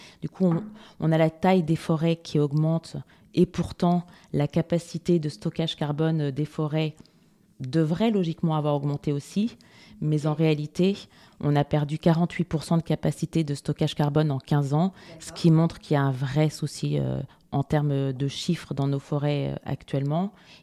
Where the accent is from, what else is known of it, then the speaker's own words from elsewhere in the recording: Centre-Val de Loire, France; born there; Je suis née dans le Berry, c'est pas très loin, entre Bourges et Vierzon, au milieu des belles forêts diversifiées de chênes, entre autres.